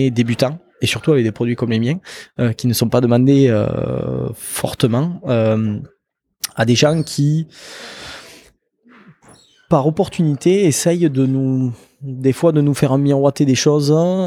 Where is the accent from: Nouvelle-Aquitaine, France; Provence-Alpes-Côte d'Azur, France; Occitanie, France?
Occitanie, France; Narbonne; parce que je suis né à Narbonne, j'ai grandi dans l'Aude, j'ai quand même un peu voilà bougé à travers d'autres régions, d'autres départements.